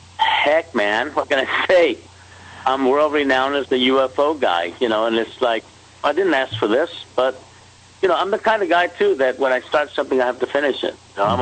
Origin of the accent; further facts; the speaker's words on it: Roswell, New Mexico, United States; I went home, my hometown, which is Roswell, New Mexico